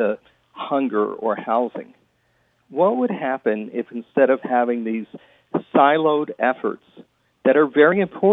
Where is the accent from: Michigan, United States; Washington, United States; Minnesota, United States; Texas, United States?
Minnesota, United States; I'm a Minnesotan, but still a city kid